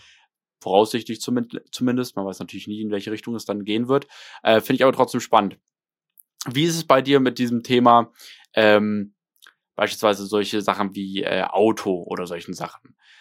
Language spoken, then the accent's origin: German; Germany; ich liebe Deutschland, keine Frage. Ich bin so happy, in diesem Land groß geworden zu sein.